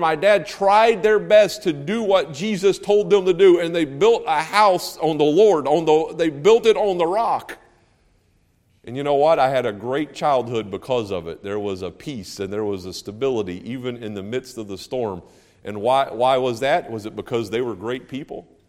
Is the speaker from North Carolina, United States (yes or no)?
yes; North Carolina, United States; moved away; I didn't appreciate growing up in North Carolina, and I didn't grow up on the coast, but you know, I grew up in the southeast